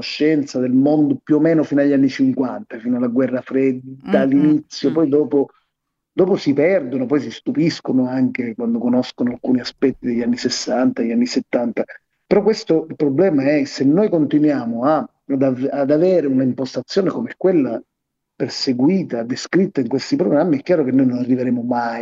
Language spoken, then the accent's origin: Italian; Sicily, Italy; io sono siciliano